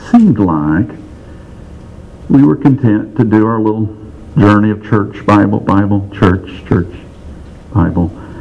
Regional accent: Alabama, United States; growing up in Northeast Alabama.

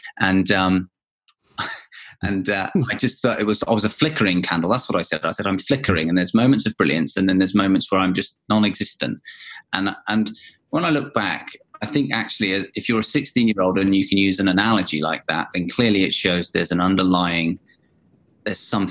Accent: United Kingdom; as a Brit

